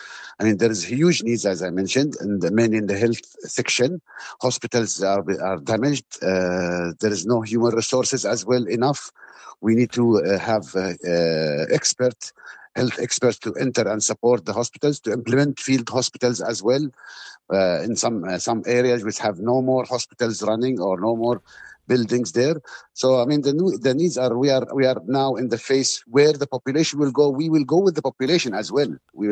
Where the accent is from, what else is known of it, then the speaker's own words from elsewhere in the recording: Gaza, Gaza Strip, Palestine; English is a second language; I'm a Palestinian doctor. I'm working with myself, but I'm Palestinian from Gaza.